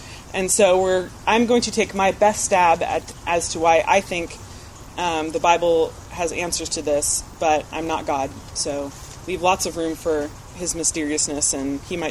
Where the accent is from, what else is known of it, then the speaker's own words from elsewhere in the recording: Mountain View, California, United States; born there; I didn't grow up in Mountain View, but I was born in Mountain View and I live in Mountain View.